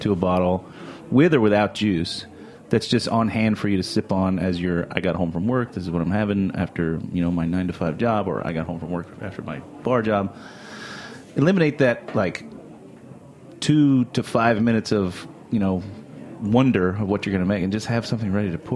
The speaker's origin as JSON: {"language": "English", "region": "Florida", "country": "United States", "said": "I'm from Florida. Thank you, Florida."}